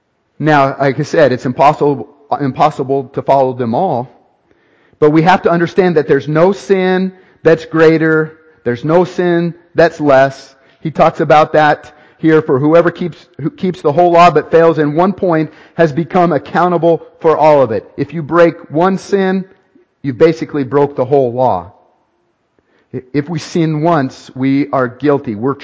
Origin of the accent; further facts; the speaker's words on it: Riverton, Wyoming, United States; Years ago, I was a senior, must have been a senior in high school. I grew up in Riverton, Wyoming.